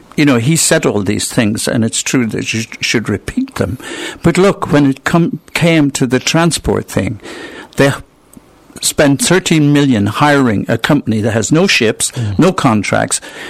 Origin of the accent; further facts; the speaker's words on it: Ireland; moved away; I'm an immigrant here. I'm from Ireland, so I get a slightly different perspective.